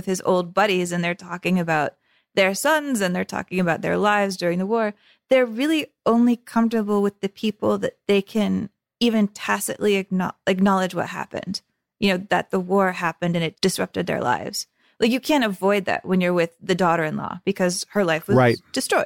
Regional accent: United States; there's a layer to it that's hard for me to pick up on as like an American watching this.

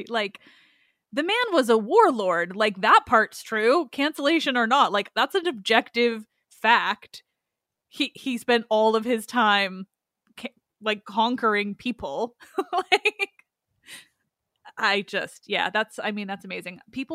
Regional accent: Canada; I'm Canadian.

